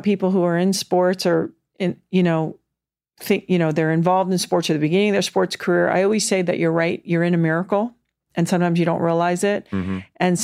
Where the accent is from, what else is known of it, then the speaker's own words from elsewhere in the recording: U.S. Virgin Islands; now in Kauai, United States; I grew up in the Virgin Islands, which is great. I live on Kauai part-time, which is pretty spectacular.